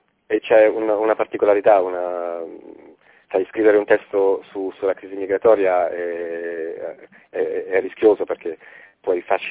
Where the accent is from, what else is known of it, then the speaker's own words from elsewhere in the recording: Apulia, Italy; io vengo dalla Puglia, quindi so bene cosa sia la mixité, diciamo.